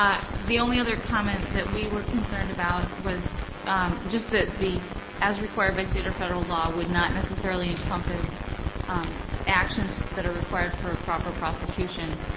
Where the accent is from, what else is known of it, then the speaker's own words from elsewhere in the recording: Oregon, United States; I'm actually from here, so welcome to my hometown.